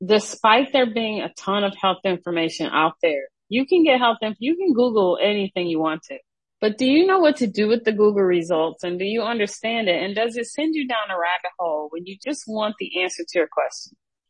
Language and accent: English; St. Louis, Missouri, United States; Like when people in my family, like I just said, I'm from St. Louis.